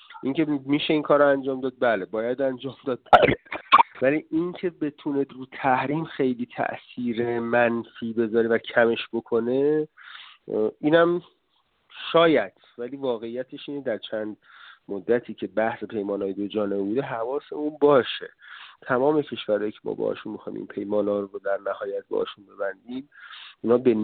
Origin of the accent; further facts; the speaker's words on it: Iran; شاید من و شما به عنوان یک ایرانی زیاد علاقه به خوردن انبه نداشته باشیم